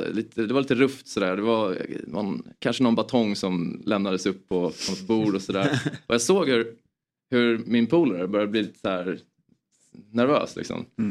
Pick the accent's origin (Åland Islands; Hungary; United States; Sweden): Åland Islands; jag kom från Åland igår. Ah. Jag var hemma och hälsade på mina föräldrar lite grann som bor där.